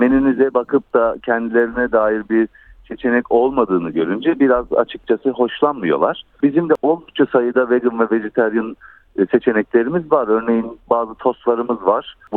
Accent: Sivas, Turkey; Ben Sivaslıyım, Sivas usulü diyelim.

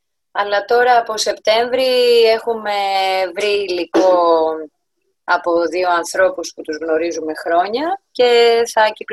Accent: Greece; Σαν Έλληνες έχουμε μια πολύ πλούσια κουλτούρα στο να αγαπάμε και να φροντίζουμε τους άλλους.

